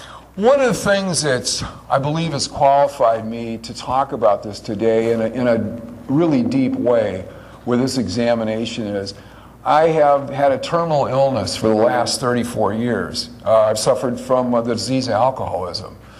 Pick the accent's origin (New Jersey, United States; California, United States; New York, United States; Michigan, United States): Michigan, United States; Detroit; When I was a little guy, I was raised in Detroit, and we lived on a street called Lockerbie Road.